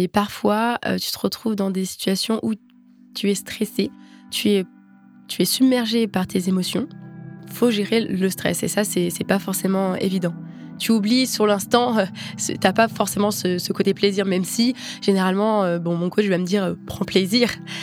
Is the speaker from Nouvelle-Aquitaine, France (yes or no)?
no; Nantes, Pays de la Loire, France; moved away as an adult; Après mon bac, du coup, j'ai déménagé de Nantes. J'ai quitté mes proches et ma famille